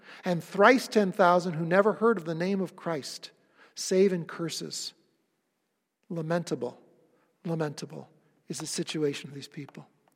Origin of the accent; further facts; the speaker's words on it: Rochester, New York, United States; Now, I'm from the Rochester area